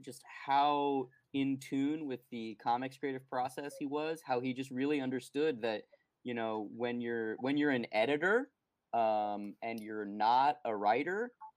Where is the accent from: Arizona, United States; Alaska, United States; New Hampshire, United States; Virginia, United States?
Arizona, United States; people have pointed out that Becca is from Arizona and that I'm from Arizona, which is very true.